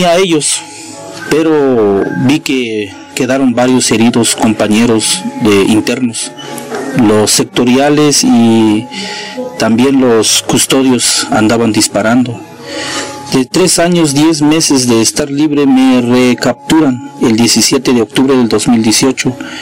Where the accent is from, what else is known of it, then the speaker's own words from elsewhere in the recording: Chiapas, Mexico; first language Tzotzil; Spanish is a second language; soy originario de San Juan Cholula, indígena. Mi lengua materna es tzotzil.